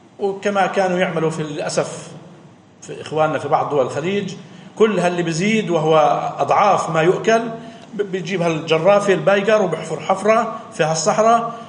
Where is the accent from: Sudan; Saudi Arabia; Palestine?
Palestine; احنا كفلسطينيين علينا نعمل اللي بنقدر عليه